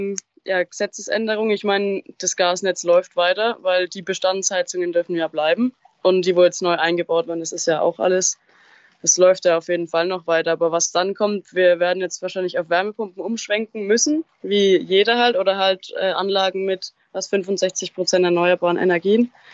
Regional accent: Kitzingen, Bavaria, Germany; Ich komme aus Kitzingen und arbeite bei den Lichtkraft- und Wasserwerken dort.

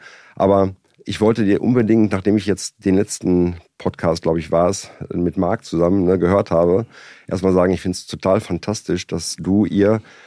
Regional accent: North Rhine-Westphalia, Germany; Ich komme aus dem Sauerland

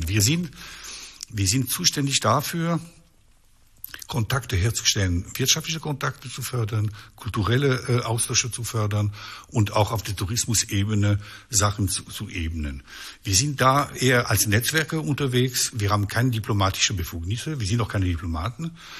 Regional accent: Switzerland; ich bin kein Honorarkonsul, ich bin ein Schweizer Honorarkonsul.

